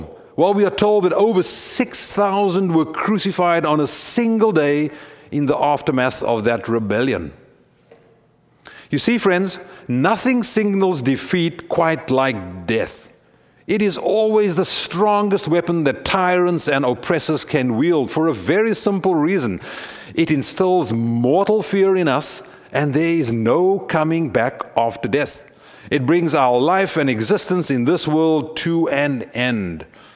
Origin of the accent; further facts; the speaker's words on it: South Africa; I know this as a South African, having grown up under apartheid.